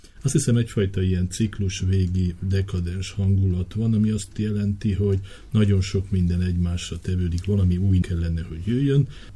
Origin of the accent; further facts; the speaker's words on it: Romania; aztán ráadásul mi romániai magyarok is magyarok vagyunk.